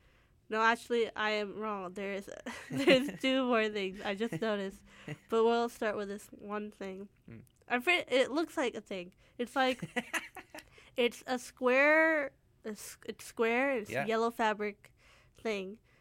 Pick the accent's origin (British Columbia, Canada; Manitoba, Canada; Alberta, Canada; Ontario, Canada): British Columbia, Canada; Surrey; I grew up in Surrey, and that's where my riding is, and that's where I would vote.